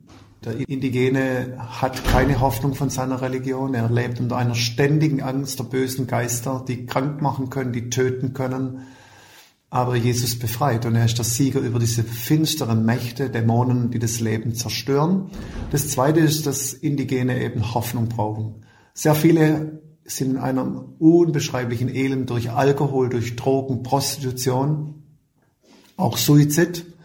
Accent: Germany; born there; also born or lived in Brazil; ich bin in Deutschland geboren, 55 Jahre und verheiratet, fast 30 Jahre.

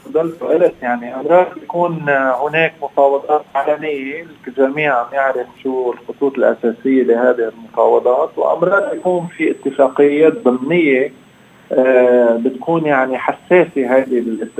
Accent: Lebanon; ولكن نحن اليوم بحاجة ماسة كلبنانيين للمفاوضات

